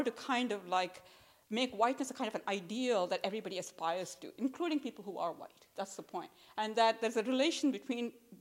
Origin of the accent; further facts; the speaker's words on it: India; I grew up in India, which is a heavily caste society